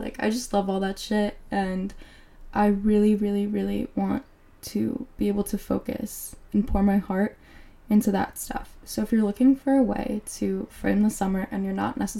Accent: New Jersey, United States; I actually love my hometown, and I grew up on the Jersey Shore. I love New Jersey, and I love my friends at home

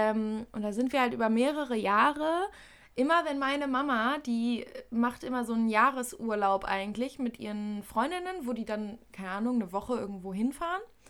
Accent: North Rhine-Westphalia, Germany; Und halt Umgebung, was bei uns in NRW halt so ist.

